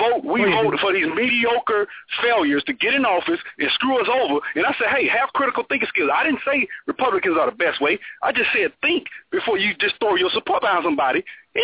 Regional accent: Alabama, United States; I'm from Alabama.

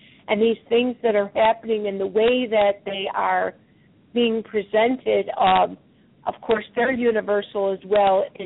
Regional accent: the South, United States; Even though I'm from the South, I haven't got into the moonshine yet or anything.

